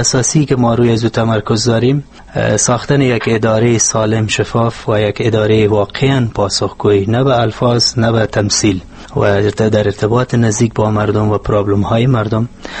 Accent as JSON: {"language": "Persian", "region": "Laghman", "country": "Afghanistan", "tie": "born there", "also_born_or_lived": "Kabul", "said": "در سال 1347 در ولایت لغمان در خانواده روشنفکر متحدین مسلمان به دنیا آمدیم."}